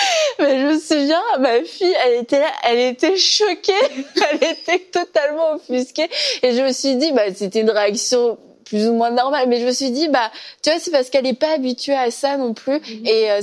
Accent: Canada; Ok, vous venez d'où? Bah du Canada.

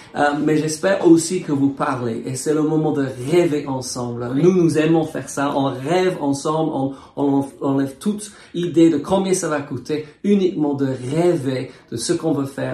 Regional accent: France; nous venons de la France

